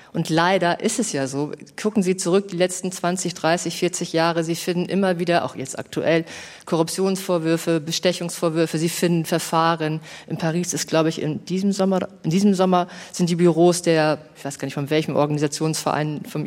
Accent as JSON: {"language": "German", "region": "Hamburg", "country": "Germany", "said": "Ich komme aus Hamburg."}